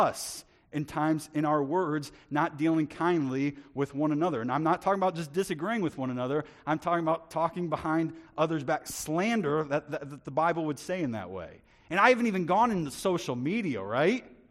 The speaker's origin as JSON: {"language": "English", "country": "United States", "said": "I went to bed just honestly heartbroken as an American and as a human being"}